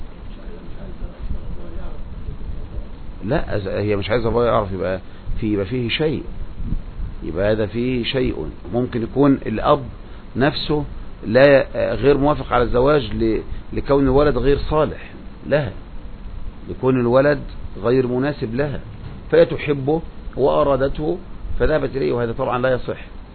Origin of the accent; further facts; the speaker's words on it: Egypt; وده المعمول به في مصر، هذا المعمول به عندنا في مصر